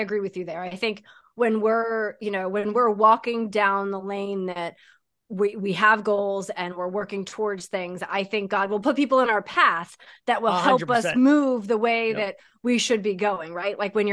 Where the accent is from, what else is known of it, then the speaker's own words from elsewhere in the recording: Massachusetts, United States; John and I get each other here because we both grew up in Mass.